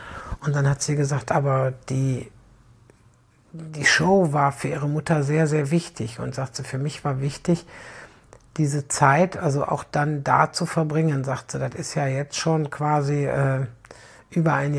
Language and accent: German; Aldekerk, North Rhine-Westphalia, Germany; weil das so nah an Aldekerk an meinem Heimatdorf ist, ne?